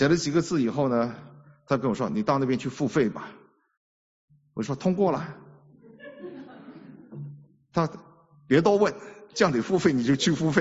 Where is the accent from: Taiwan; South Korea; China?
China; born there; 因为我是生在中国的，我不是香港人